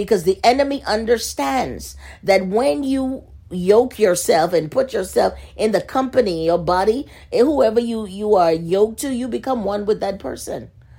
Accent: Bahamas; I saw recently in my country, I'm from the Bahamas originally

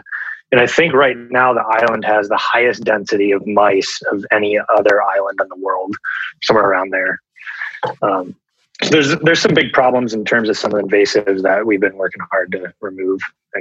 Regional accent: Ohio, United States; So I grew up in Northeast Ohio, went to the Ohio State University

